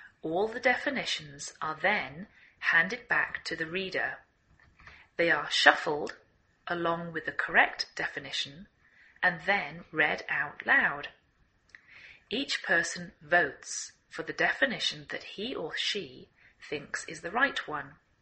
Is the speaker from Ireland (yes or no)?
no; England, United Kingdom; now in United States